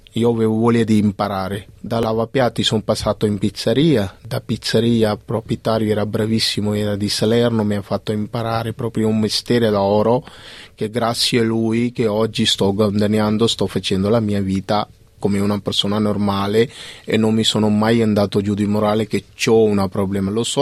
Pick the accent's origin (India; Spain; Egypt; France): India; now in Italy; Poi mi sentivo proprio la seconda casa, tornavo in India e però volevo stare sempre in Italia.